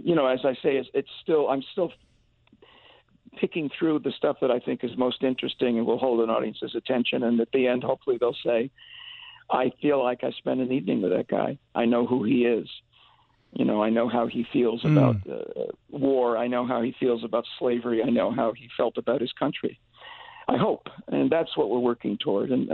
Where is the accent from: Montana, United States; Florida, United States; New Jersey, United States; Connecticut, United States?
Connecticut, United States; I'm from Connecticut originally.